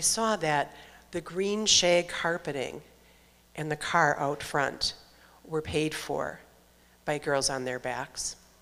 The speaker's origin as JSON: {"language": "English", "town": "Minneapolis", "region": "Minnesota", "country": "United States", "tie": "born or raised there", "said": "when I was about four, growing up in Minneapolis, my dad bought a little corner bar down by the railroad tracks, just south of downtown Minneapolis."}